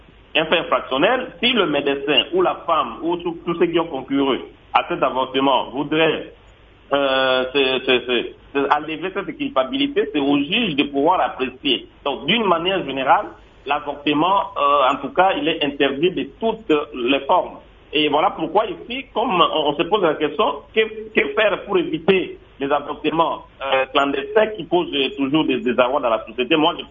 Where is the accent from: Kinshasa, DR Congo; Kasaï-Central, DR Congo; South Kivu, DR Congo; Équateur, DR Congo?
Équateur, DR Congo; Mbandaka; je pense que même chez moi, en Bandaka, les cas d'avortement sont récurrents